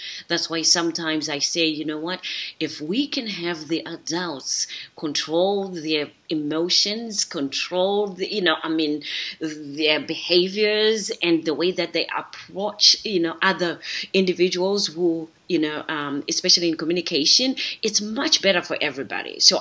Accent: Zimbabwe; first language Shona; English is a second language; I speak Shona, is my language. I'm from Zimbabwe.

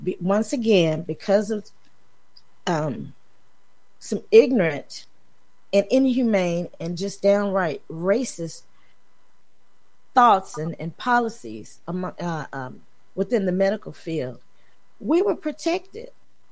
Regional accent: Memphis, Tennessee, United States; There was a cute little coffee shop back in my hometown of Memphis.

